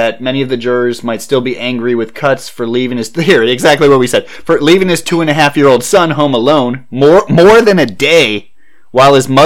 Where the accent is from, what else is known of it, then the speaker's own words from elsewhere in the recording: Canton, Ohio, United States; so I'm from Canton, but the North Canton area